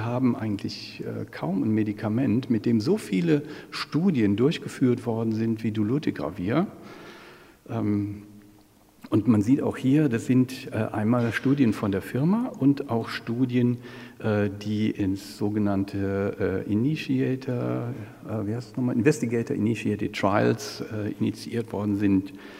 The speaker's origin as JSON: {"language": "German", "region": "North Rhine-Westphalia", "country": "Germany", "said": "wie man bei uns im Rheinland sagt"}